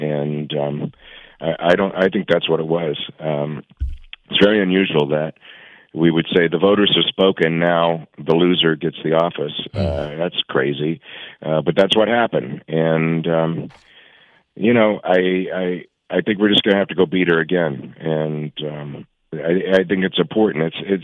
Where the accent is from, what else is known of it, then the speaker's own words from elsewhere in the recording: Arizona, United States; I grew up here in Arizona. I lived my whole life here